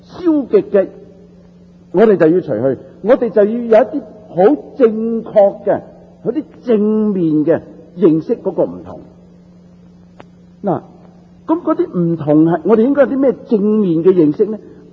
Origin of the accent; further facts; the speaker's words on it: Taishan, Guangdong, China; 我是台山人，台山人老老实实讲几舐啡下的